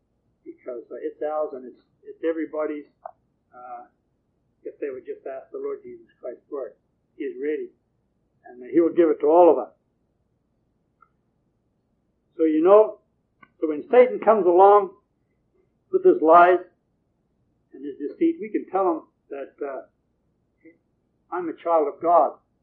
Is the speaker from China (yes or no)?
no; New Zealand; now in Canada; when I came from New Zealand, and I spent the required number of years here, and I fulfilled all the other requirements that the country needed from me, then I became a Canadian citizen.